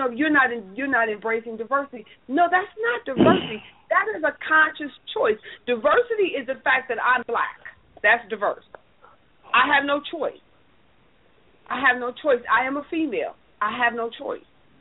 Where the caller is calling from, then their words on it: Cleveland, Ohio, United States; I'm calling from Cleveland, Ohio.